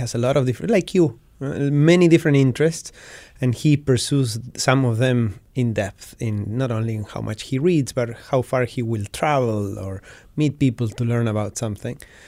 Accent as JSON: {"language": "English", "region": "Patagonia", "country": "Argentina", "said": "You know, I sort of grew up knowing about Malman because I'm from Patagonia, and Francis Malman is a celebrity down here."}